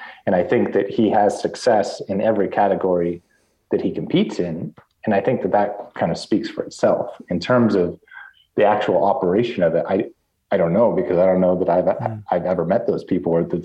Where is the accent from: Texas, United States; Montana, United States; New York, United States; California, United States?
California, United States; So growing up in California, fairly close to Mexico, and I knew about the Baja 1000.